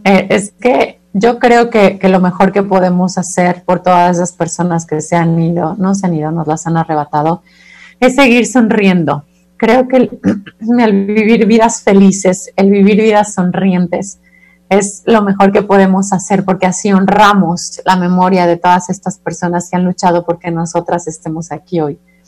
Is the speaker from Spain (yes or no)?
no; Mexico; mientras nos dé pena como sociedad mexicana hablar de sexualidad